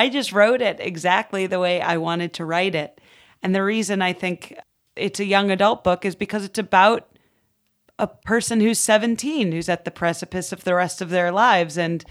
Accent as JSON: {"language": "English", "country": "United States", "said": "As an American, I feel like it was exactly what I had always envisioned of a European city"}